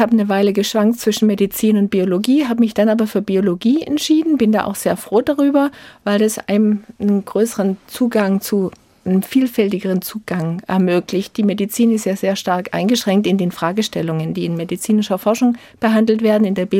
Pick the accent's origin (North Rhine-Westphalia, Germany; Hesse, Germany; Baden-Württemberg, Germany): Baden-Württemberg, Germany; Ich bin auf der Schwäbischen Alb aufgewachsen.